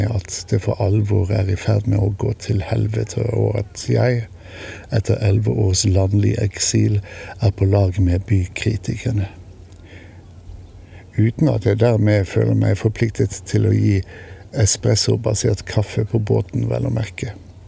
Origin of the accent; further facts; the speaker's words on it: Bergen, Vestland, Norway; also born or lived in Oslo; Ikke bare er jeg bygutt med mesteparten av voksenlivet i den forhatte hovedstaden, men jeg er også født og oppvokst i Bergen, som det muligens fremgår av dialekten.